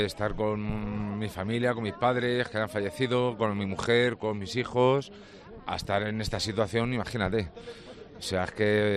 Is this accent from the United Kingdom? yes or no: no; Spain; mi grupo, somos todos españoles